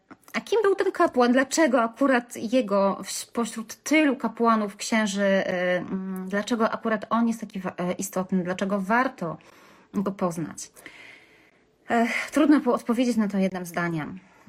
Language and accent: Polish; Kalisz, Greater Poland Voivodeship, Poland; moje rodzinne strony, Kalisz